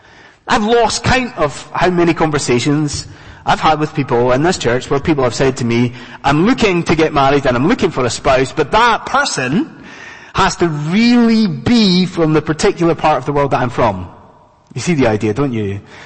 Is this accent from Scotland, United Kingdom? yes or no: yes; Scotland, United Kingdom; now in London, United Kingdom; I'm a Scotsman, and us Scots will pretty much marry